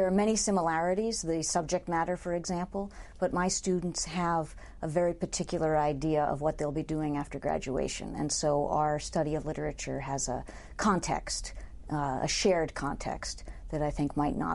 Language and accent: English; Boston, Massachusetts, United States; I grew up in Boston.